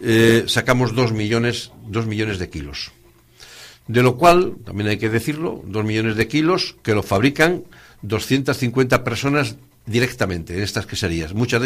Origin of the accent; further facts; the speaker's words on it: Cantabria, Spain; Lo cual, pues yo creo que es lamentable como cántabro.